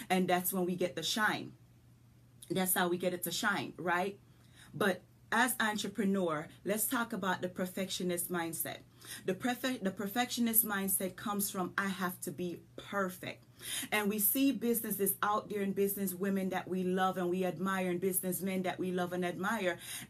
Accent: Jamaica; moved away; I'm a country girl from Jamaica with an accent. Okay, I've been here forever and a day, but my accent's not going anywhere.

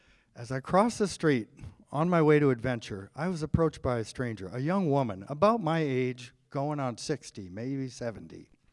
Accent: Viroqua, Wisconsin, United States; I drive a used car. I live in an old farmhouse. I come from Viroqua. I'm not rich.

